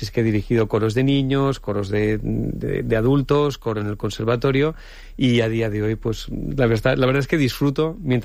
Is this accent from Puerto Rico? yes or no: no; Quart de les Valls, Valencian Community, Spain; desde que tengo 10 años que estoy con un coro trabajando en la parroquia de mi pueblo, de Quart de les Valls